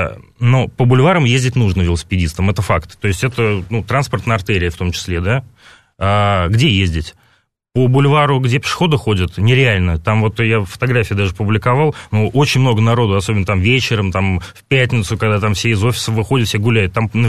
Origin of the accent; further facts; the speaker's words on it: Moscow, Russia; я в москвич